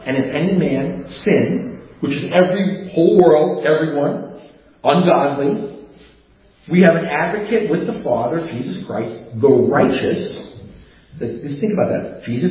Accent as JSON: {"language": "English", "town": "New York City", "region": "New York", "country": "United States", "tie": "born or raised there", "said": "Now, I grew up in New York, and one of the things that we had when I was a kid, and you probably have heard of this, the Son of Sam murders and David Berkowitz, and it really gripped the city of New York"}